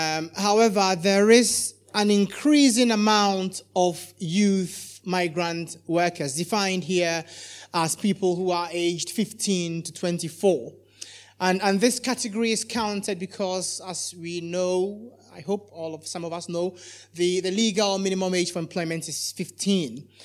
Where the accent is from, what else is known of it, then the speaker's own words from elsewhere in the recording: Ghana; I am originally from Ghana